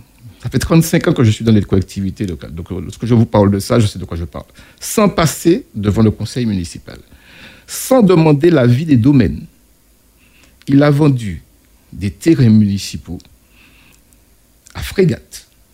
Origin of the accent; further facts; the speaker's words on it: Le François, Martinique; Alors que chez nous, au François, on peut faire ça.